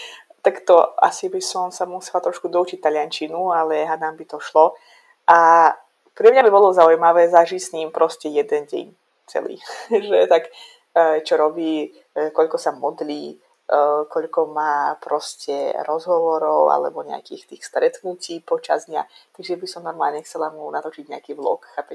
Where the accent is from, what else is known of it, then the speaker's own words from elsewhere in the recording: Azerbaijan; moved away; tú dlhú, ktorú som absolvovala, už počnúc tým, že som odišla z Azerbajdžanu